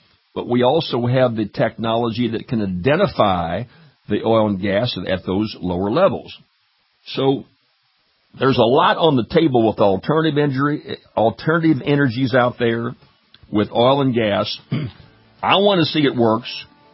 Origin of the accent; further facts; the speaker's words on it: Louisiana, United States; all the way down to my home state of Louisiana into Texas